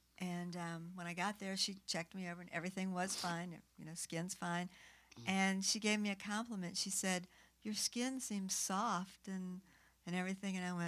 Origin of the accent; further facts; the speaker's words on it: Florida, United States; because I grew up in Florida